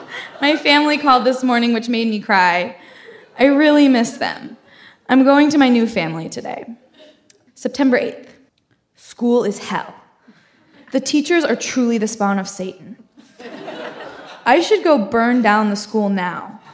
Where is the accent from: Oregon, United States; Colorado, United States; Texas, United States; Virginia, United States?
Oregon, United States; Corvallis; I grew up in Corvallis, Oregon. Which is consistently voted one of the safest, best, greenest cities in the U.S.